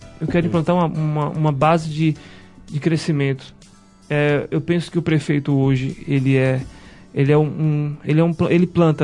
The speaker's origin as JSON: {"language": "Portuguese", "region": "Bahia", "country": "Brazil", "said": "De onde eu venho, o normal é ser acordar às 5 da manhã. O normal é as pessoas terem uma atividade intensa. Nosso povo baiano é um povo muito dedicado, sabe?"}